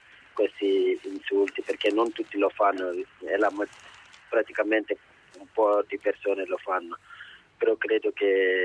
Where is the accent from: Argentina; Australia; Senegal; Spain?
Senegal; Italian is a second language; now in Italy; vengo dal Senegal e gioco con il Sud Tirolo.